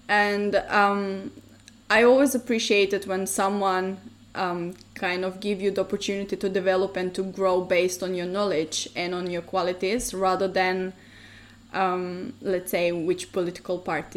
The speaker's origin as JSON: {"language": "English", "town": "Radoviš", "region": "Southeastern", "country": "North Macedonia", "tie": "born or raised there", "also_born_or_lived": "Štip", "second_language": "English", "moved": "yes", "lives_now": "United Kingdom", "said": "So, I was born actually in Štip. So Štip is like a different town that is very close to my hometown, Radoviš, where I actually grew up. My family is still there, my mom and dad, they still live in Macedonia."}